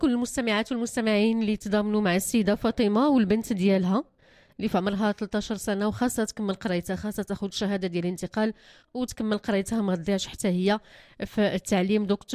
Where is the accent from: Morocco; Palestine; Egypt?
Morocco; كتبعنا جميع كمغاربه.